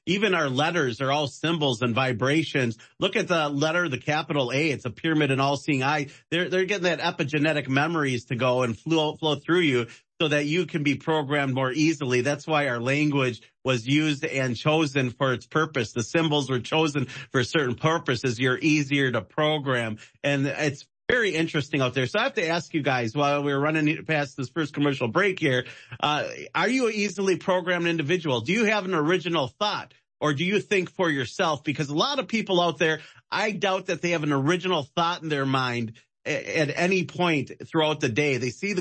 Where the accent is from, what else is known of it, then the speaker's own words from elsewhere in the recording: Milwaukee, Wisconsin, United States; I'm from Milwaukee, Wisconsin.